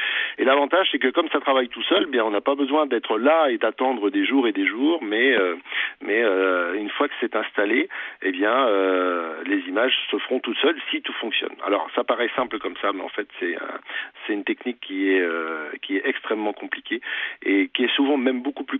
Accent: Pays de la Loire, France; je venais de la Sarthe et en bon sartois, je ne connaissais pas la Mayenne.

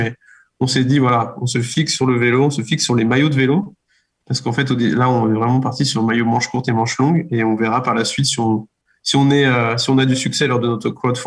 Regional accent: Mayenne, Pays de la Loire, France; also born or lived in Laval; Je suis mayennais, je suis né donc à Mayenne il y a 32 ans, bientôt 33.

